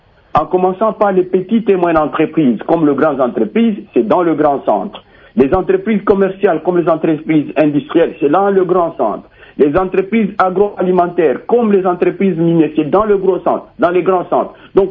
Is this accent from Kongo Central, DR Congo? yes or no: no; Nyunzu, Tanganyika, DR Congo; je donnerai l'exemple de chez moi à Nyonzou